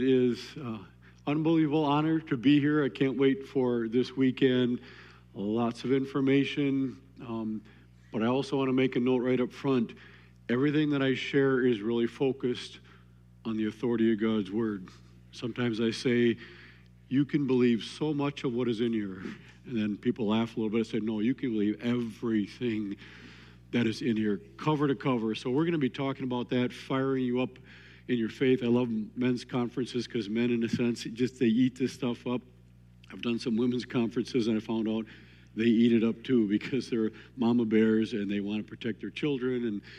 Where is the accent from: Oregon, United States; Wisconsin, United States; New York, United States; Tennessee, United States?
Wisconsin, United States; I'm from Wisconsin.